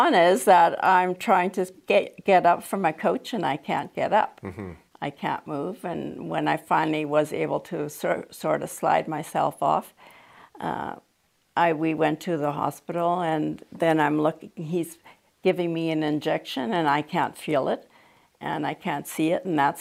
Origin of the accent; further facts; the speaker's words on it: Abbotsford, British Columbia, Canada; born there; My parents were the first couple married here, and I was born right in South Abbotsford.